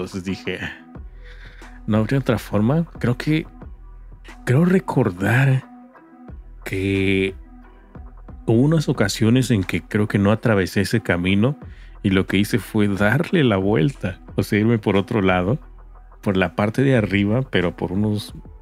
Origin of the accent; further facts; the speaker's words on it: Veracruz, Mexico; allá por la región de donde soy, de Veracruz.